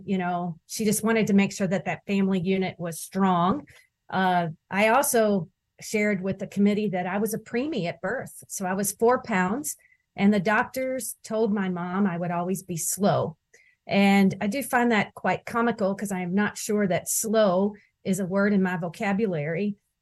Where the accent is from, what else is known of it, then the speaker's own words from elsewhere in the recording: Louisville, Kentucky, United States; also born or lived in Owensboro; And so I was born in Owensboro, Kentucky, Western Kentucky, but our family moved to Louisville, Kentucky. That is Louisville or Louisville. But when I was three